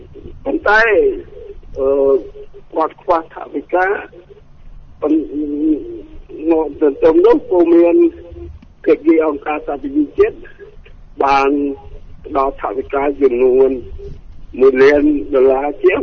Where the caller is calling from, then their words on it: Kampong Cham, Cambodia; ខ្ញុំទូរស័ព្ទពីកំពង់ចាមទៅបង